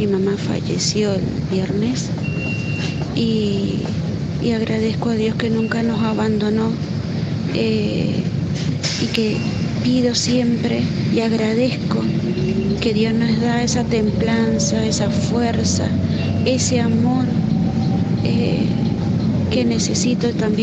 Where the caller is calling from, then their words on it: Mendoza, Argentina; de Mendoza.